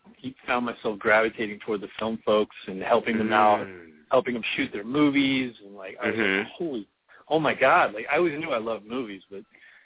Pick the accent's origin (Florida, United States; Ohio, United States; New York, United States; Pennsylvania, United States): Florida, United States; Orlando; So I looked into it, and it was Full Sail, and I'm from Orlando